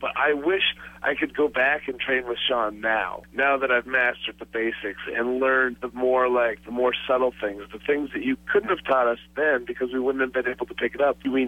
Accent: Aberdeen, Washington, United States; moved away as an adult; I'm from Aberdeen, Washington, and I moved down to San Antonio, Texas to train. I literally moved the night I graduated high school.

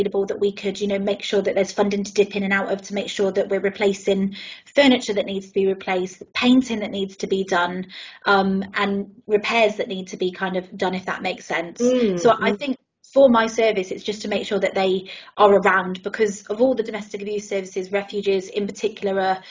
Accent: South West England, United Kingdom; accent: Somerset; Now, my Somerset accent was coming through then, wasn't it, later?

